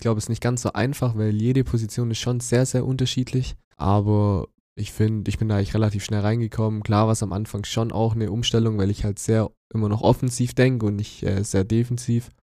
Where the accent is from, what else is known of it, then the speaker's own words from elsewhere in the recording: Ulm, Baden-Württemberg, Germany; also born or lived in Neu-Ulm; ich bin eigentlich, sage ich immer, ich bin gebürtiger Ulmer, aber ich bin geboren in Neu-Ulm in der Donauklinik.